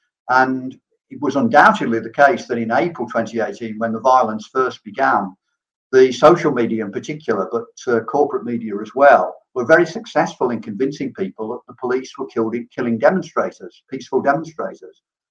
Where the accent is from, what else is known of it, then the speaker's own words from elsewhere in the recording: England, United Kingdom; as I'm from England myself